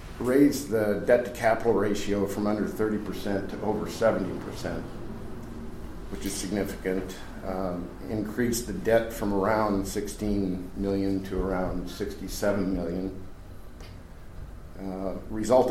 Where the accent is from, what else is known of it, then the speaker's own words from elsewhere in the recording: San Juan, Washington, United States; I'd like to thank you for putting on this forum.